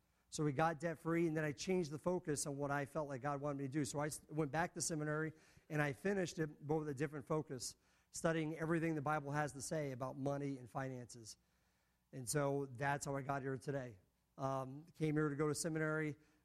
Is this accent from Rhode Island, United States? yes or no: yes; Rhode Island, United States; So I grew up in Rhode Island my whole life.